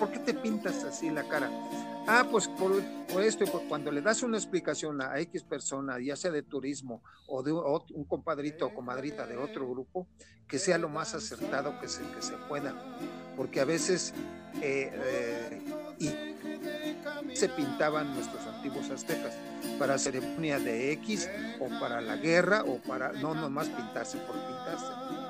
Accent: Mexico; ya no nos quiere interesar tanto el historial de dónde venimos nosotros como mexicanos

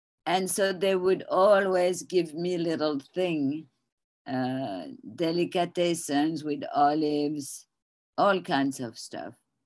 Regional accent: Paris, Île-de-France, France; I was born in France and I grew up in Paris. I was born in Paris.

